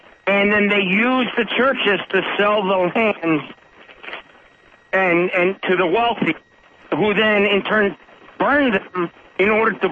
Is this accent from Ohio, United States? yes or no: no; New York, United States; born there; I'm Greek, right? Well, my parents are. I was born in New York.